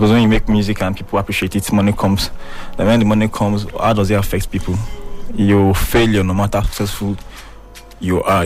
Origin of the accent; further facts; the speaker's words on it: Akwa Ibom, Nigeria; also born or lived in Ibadan / Owerri; I actually grew up here in Akwa Ibom State. I grew up in Ibadan, then Owerri.